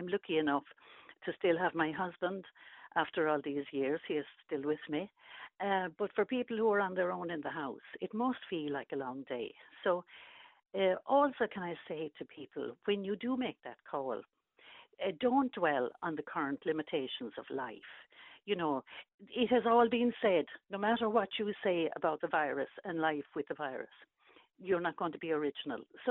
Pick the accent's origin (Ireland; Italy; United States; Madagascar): Ireland; Munster; I'm from County Clare. In fact, I'm from Michael D territory.